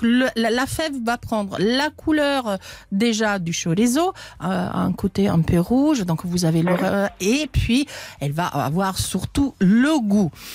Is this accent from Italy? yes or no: yes; Italy; Alors, bien sûr, je suis italienne, je mets du parmesan